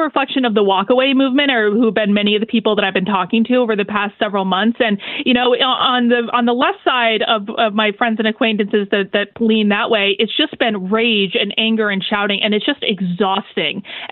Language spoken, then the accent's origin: English; Vermont, United States; I mean, I'm from Vermont. I grew up with Bernie Sanders.